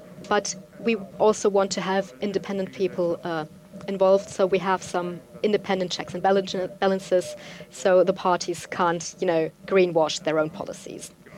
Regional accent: Austria; I'm from Austria

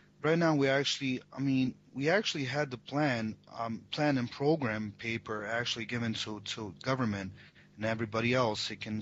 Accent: Tuzla, Tuzla Canton, Bosnia & Herzegovina; But Sarajevo didn't go well, and my hometown Tuzla was just, not appropriate.

